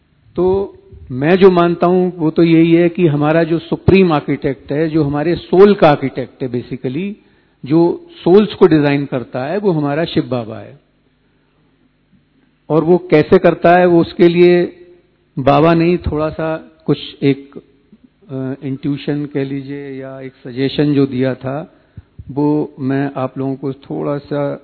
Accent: Lucknow, Uttar Pradesh, India; मेरा संक्षिप्त परिचय है कि मैं लखनऊ से हूँ

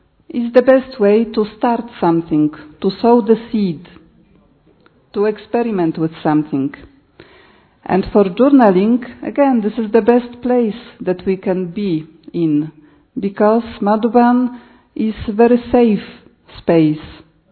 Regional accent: Poland; I'm from Poland

